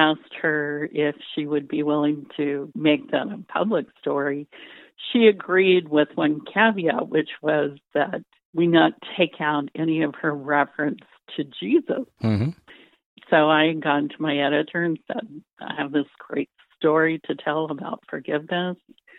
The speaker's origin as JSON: {"language": "English", "region": "Georgia", "country": "United States", "tie": "born or raised there", "said": "You know, I grew up in Georgia. I can't spell, I'm pretty sure."}